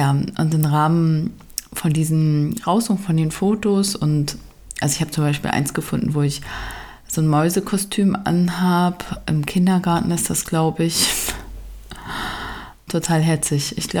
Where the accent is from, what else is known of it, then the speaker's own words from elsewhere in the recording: East Germany, Germany; also ich bin ein Kind der DDR.